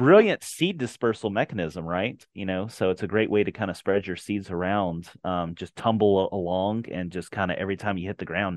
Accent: Tennessee, United States; But I mean, so I grew up in Tennessee, and, you know, even for my parents, it would die back to the ground every year and then reemerge in the spring.

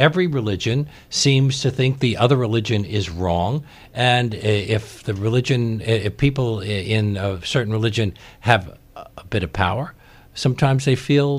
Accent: Brooklyn, New York, United States; because I grew up in Bed-Stuy

